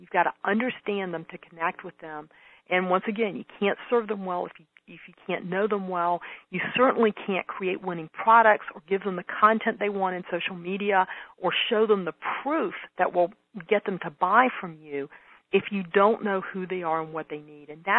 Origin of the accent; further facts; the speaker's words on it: North Carolina, United States; where I grew up is actually a town of 200 in North Carolina in a county of 9,000.